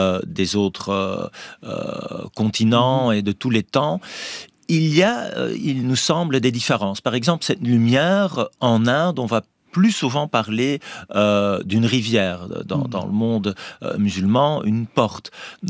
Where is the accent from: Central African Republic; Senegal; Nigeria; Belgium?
Belgium; Flanders; French is a second language; moi, je suis un flamand, grandi dans une famille catholique.